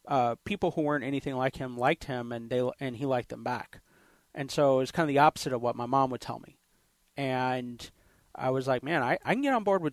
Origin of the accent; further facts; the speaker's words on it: Kansas City, Missouri, United States; also born or lived in Columbia; No, I'm from Kansas City, Missouri, and Columbia, Missouri, and my parents are both professors.